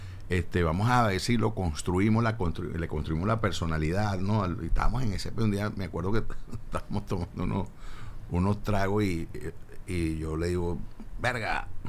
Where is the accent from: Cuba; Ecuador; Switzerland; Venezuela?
Venezuela; Caracas, Capital District; born there; que obviamente yo nací en Caracas, creo en Caracas, hablo de tú.